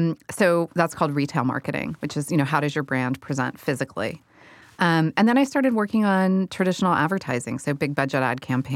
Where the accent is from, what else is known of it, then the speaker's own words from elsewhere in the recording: California, United States; I grew up in the Bay Area